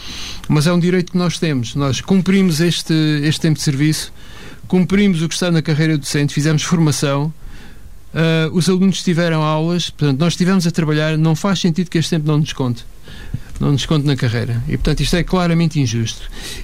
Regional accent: Alentejo, Portugal; Acho que nos deve orgulhar a todos, como alentejanos, que estamos a fazer uma boa parte.

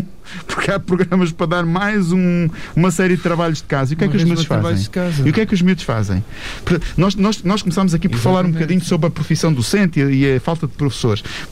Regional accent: Portugal; nós, enquanto portugueses, enquanto sociedade

